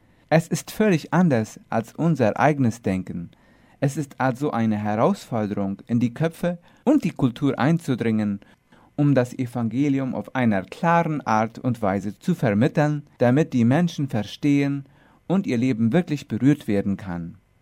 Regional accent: Luque, Central, Paraguay; moved away as an adult; Geboren und aufgewachsen bin ich in der Stadt Luque. Ich war dort, bis ich 18 Jahre alt war.

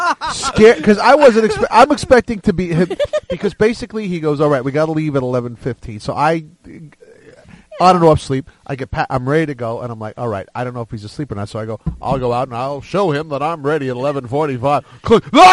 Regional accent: New York, United States; Oh, no, we're from New York.

